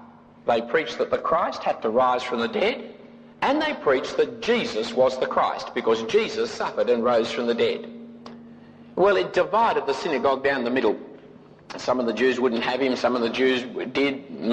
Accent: Australia; Being an Australian, you'd most likely put an O on the end of it.

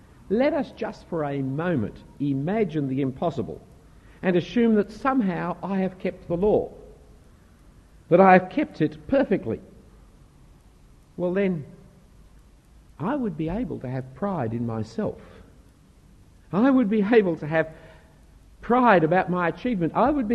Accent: Australia; If I were to stand before God on the last day and say, well, I am an Australian, it will be relatively unimpressive.

